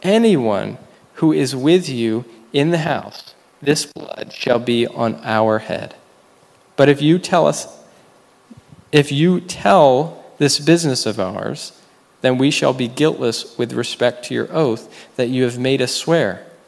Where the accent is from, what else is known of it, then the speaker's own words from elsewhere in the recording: United States; I'm talking about Rahab, not me. I'm from America.